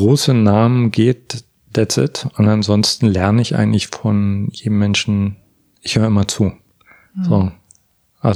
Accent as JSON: {"language": "German", "region": "East Germany", "country": "Germany", "said": "dann raus bin aus meiner kleinen Heimatstadt nach Berlin und habe da eigentlich erstmal erfahren, wie groß die Welt ist. Ich komme aus dem Osten."}